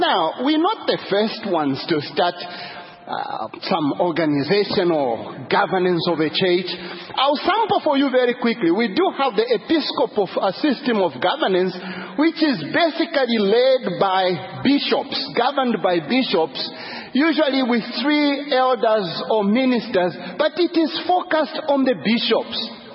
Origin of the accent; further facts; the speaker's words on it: Zambia; and I'm from Zambia, some church in Zambia decided to be this.